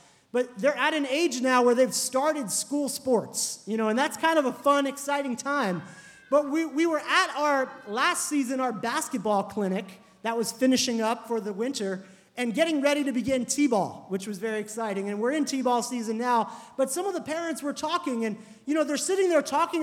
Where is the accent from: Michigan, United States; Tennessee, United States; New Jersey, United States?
New Jersey, United States; now in New York City, United States; we've been in New York almost 11 years, which is kind of mind-blowing to me. I mean, we grew up in New Jersey, but I think that qualifies me as a New Yorker now.